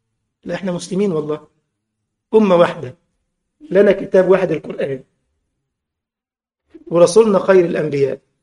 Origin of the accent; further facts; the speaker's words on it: Egypt; ده جه يا عيني برضه صاحبنا واحد تاني عندنا في مصر برضه